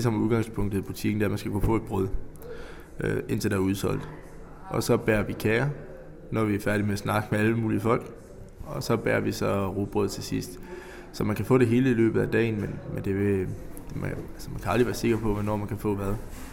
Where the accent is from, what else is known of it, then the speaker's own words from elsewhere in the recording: Jutland, Denmark; Og jeg er sådan en ægte jyde